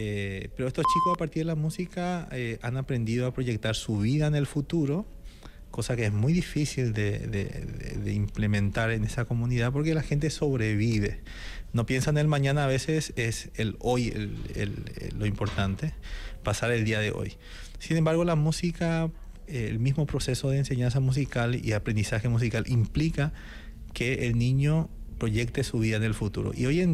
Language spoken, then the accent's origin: Spanish; Carapeguá, Paraguarí, Paraguay; esta experiencia que he desarrollado en mi pueblo, 83 kilómetros al sur de Asunción, que es mi pueblo se llama Carapeguá